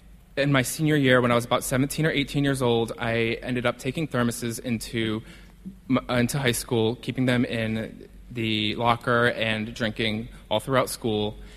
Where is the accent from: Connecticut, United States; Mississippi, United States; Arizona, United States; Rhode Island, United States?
Rhode Island, United States; Providence; I grew up in Providence. I actually grew up in a suburb of Providence. It was very cookie-cutter neighborhood, you know, very well-manicured lawns. Everyone had 2.5 children.